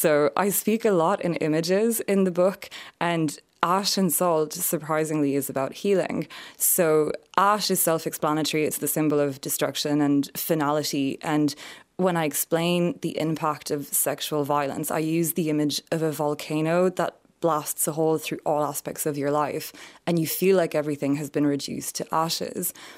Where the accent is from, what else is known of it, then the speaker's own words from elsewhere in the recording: France; And you'd never tell from my accent, I'm French, my mom is French, so they're very touchy-feely